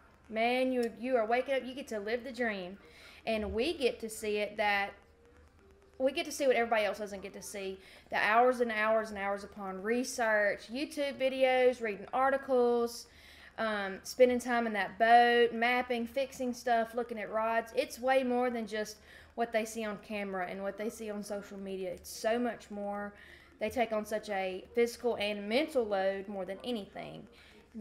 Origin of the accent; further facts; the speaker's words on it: West Monroe, Louisiana, United States; I'm originally from West Monroe, Louisiana, and I am a nurse.